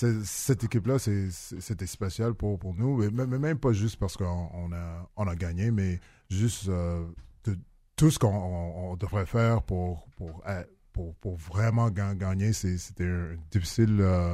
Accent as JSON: {"language": "French", "town": "Montreal", "region": "Quebec", "country": "Canada", "tie": "born or raised there", "said": "C'était pas quelque chose qu'on avait pour moi quand j'étais jeune ici en Montréal."}